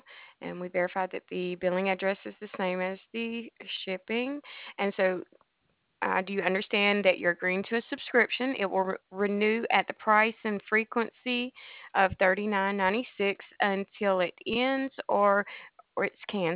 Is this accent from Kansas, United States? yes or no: no; Alabama, United States; I'm originally from Alabama.